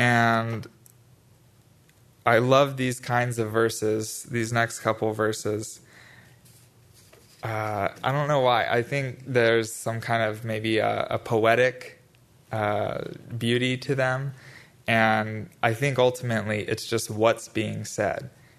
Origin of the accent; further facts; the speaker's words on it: Borrego, California, United States; It really did kind of have a homey feel to it, just growing up in Borrego.